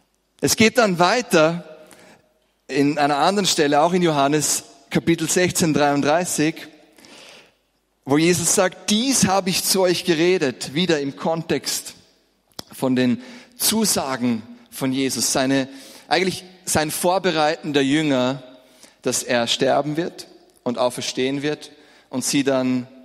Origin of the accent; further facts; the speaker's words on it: Austria; haben wir es eigentlich ein sehr friedliches Leben als Österreicher, oder?